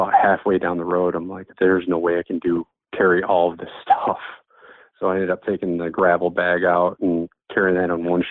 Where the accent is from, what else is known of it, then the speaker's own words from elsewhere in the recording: United Kingdom; because we're British and the British love tea.